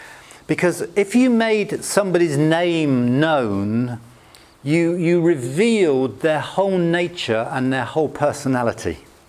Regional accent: United Kingdom; You see, we're British, aren't we? Most of us are British.

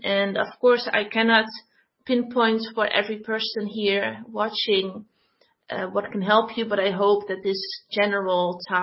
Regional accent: Netherlands; English is a second language

